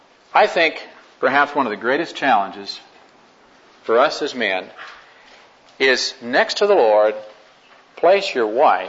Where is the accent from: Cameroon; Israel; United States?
United States; New England; I'm from New England, as someone pointed out recently, and we weren't trained in my family or in my neck of the woods to go around hugging people.